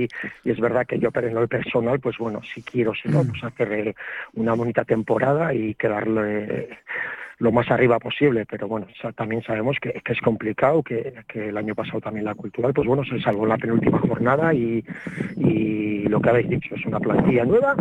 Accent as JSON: {"language": "Spanish", "region": "Basque Country", "country": "Spain", "said": "soy de Gipuzco al final"}